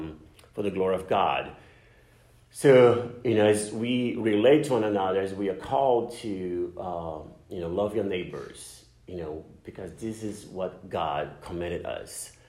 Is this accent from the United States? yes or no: no; Brazil; I grew up Protestant in Brazil, so I did not grow up Catholic.